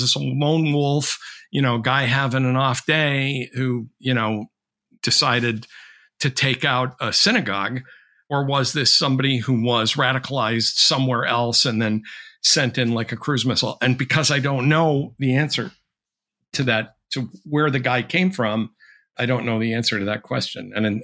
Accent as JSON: {"language": "English", "region": "Massachusetts", "country": "United States", "tie": "born or raised there", "said": "like me, being an American of Greek and Irish descent, but I was born in Lebanese. Massachusetts. I grew up here, you know."}